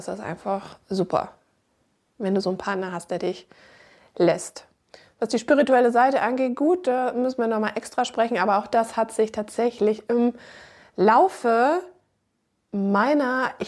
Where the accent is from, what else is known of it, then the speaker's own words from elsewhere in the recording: Munich, Bavaria, Germany; born there; now in Hamburg, Germany; I'm die Geisthellerin aus Hamburg, aber geboren wurde ich in Monaco di Baviera.